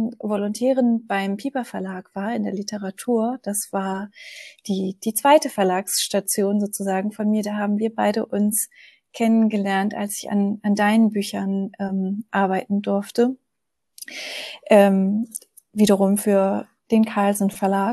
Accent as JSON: {"language": "German", "region": "Hamburg", "country": "Germany", "tie": "born or raised there", "said": "Ich bin in der Nähe von Hamburg aufgewachsen"}